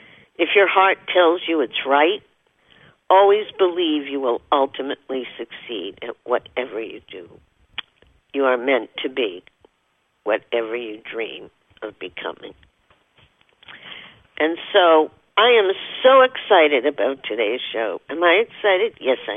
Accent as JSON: {"language": "English", "town": "Boston", "region": "Massachusetts", "country": "United States", "tie": "born or raised there", "said": "he was a neurosurgeon, worked in my hometown, Boston, for many years"}